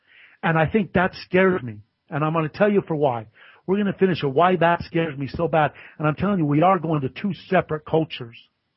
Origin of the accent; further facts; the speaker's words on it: Utah, United States; I've been all over this country, but I was born and raised in Utah, and I always keep finding my way back to Utah.